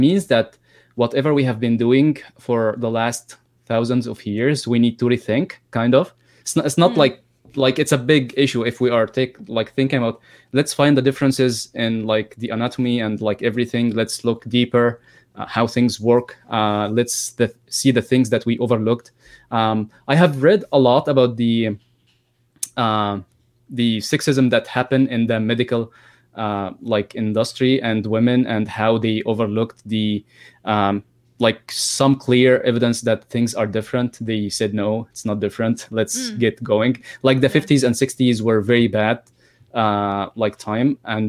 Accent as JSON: {"language": "English", "country": "Egypt", "second_language": "English", "said": "Because I'm like from Egypt."}